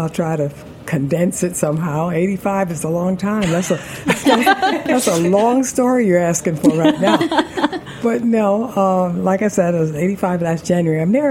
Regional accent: Harlem, New York, United States; I grew up in Harlem. In fact, I lived in Harlem for most of my life.

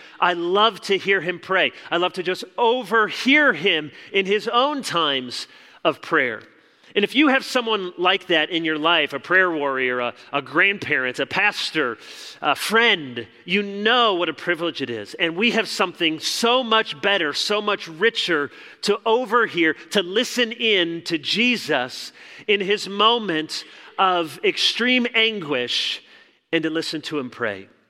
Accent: Chicago, Illinois, United States; born there; As I mentioned, I was born in Chicago. I have been a lifelong Bears fan.

